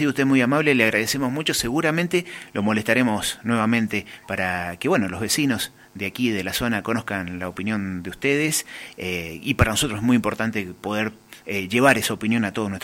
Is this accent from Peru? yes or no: no; Mendoza, Argentina; los que pagamos ese fondo somos todos los mendocinos.